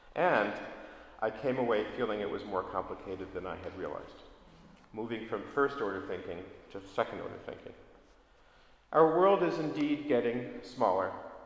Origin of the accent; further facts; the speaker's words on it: Brooklyn, New York, United States; I grew up in Brooklyn, for crying out loud.